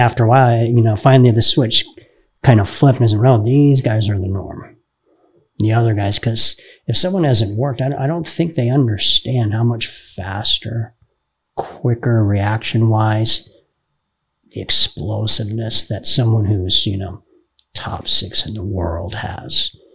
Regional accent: United States; because, you know, I'm American. Anything's possible.

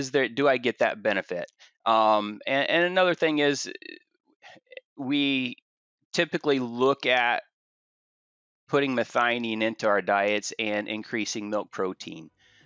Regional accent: Indiana, United States; Well, I grew up in Indiana.

